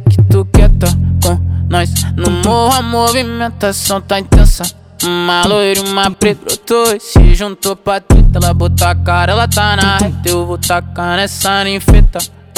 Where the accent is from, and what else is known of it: Porto Alegre, Rio Grande do Sul, Brazil; born or raised there